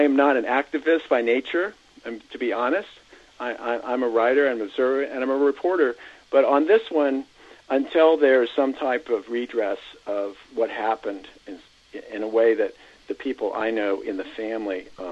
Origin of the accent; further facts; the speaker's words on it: Washington, District of Columbia, United States; Certainly, I, as a white person, I've grown up. I grew up around Washington D.C. in the late '60s